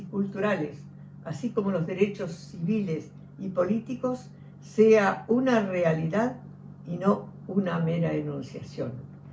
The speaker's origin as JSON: {"language": "Spanish", "country": "Argentina", "said": "hemos ido al Consejo a denunciar ante la comunidad internacional lo que estaba pasando en mi país. Recuerdo varias personas que ayudaron a las abuelas y a las madres de Plaza de Mayo"}